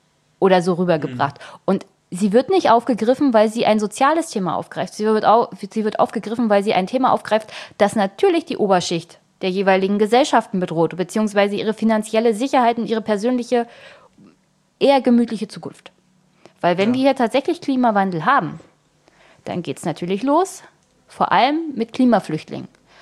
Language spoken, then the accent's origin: German; East Germany, Germany; born there; also ich bin in der DDR geboren und der Osten hat die Industrialisierung bekommen und einen Niedriglohnsektor.